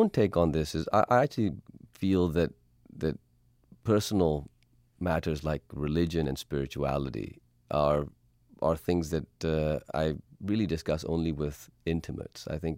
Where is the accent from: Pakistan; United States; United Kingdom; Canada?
Pakistan; Well, that's because I'm Pakistani.